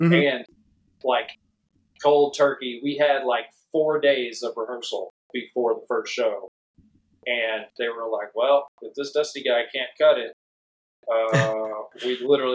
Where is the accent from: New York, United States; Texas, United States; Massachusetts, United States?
Texas, United States; Because, I mean, growing up in Texas, you're just surrounded by it.